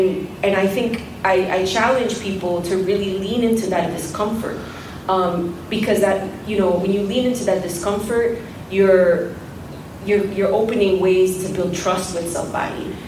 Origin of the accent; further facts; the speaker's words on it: Queens, New York, United States; I'm the children of immigrants. I was born here. I'm from Queens. I'm from New York.